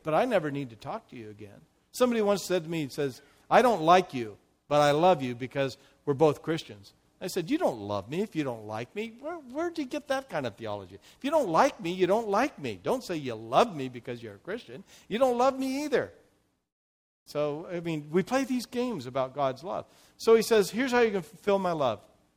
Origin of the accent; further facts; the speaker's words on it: Portland, Oregon, United States; Now, when I grew up in Portland, Oregon, our city was divided by the Willamette River.